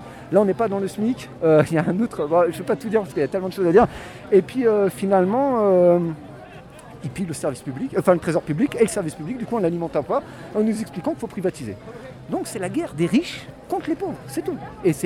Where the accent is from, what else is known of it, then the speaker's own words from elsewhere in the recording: Creil, Hauts-de-France, France; Et en fait, moi je suis né à Creil, je considère depuis longtemps que c'est déjà la banlieue, c'était notre terrain de jeu ici.